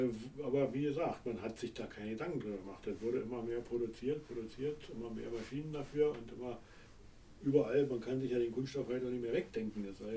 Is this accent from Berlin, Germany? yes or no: yes; Berlin, Germany; Also ich komme aus Deutschland, wie man von der Aussprache unschwer hört. Aus Berlin, gebürtiger Berliner.